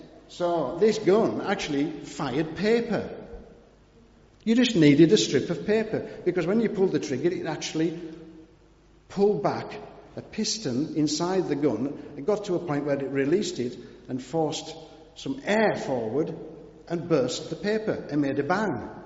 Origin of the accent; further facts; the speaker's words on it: United Kingdom; Oh, we don't do that. We're British.